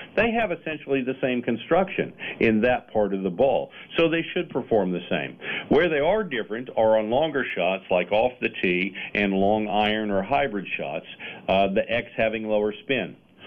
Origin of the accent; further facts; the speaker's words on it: Texas, United States; I'm from Texas myself, so it's nice to hear from you this morning.